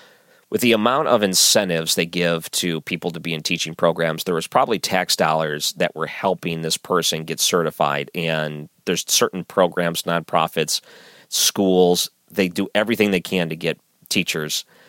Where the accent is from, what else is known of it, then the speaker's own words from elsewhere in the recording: Detroit, Michigan, United States; But I grew up in Detroit, where you can cross the border into Canada, where it was 19.